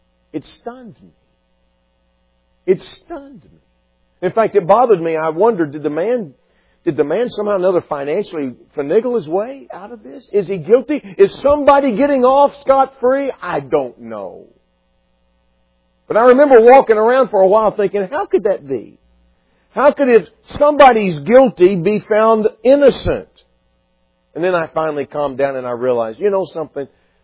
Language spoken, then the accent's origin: English; Dallas, Texas, United States; I grew up in the Dallas area, and so I remember the memory of that time.